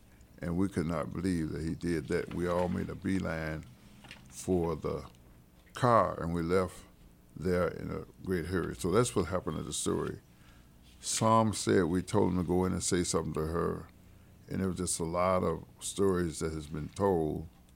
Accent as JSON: {"language": "English", "town": "Summit", "region": "Illinois", "country": "United States", "tie": "born or raised there", "also_born_or_lived": "Money, Mississippi", "said": "Born in 1939, I moved from Money, Mississippi to Argo Summit, Illinois, outside of Chicago in 1947, next door to Emmett Till."}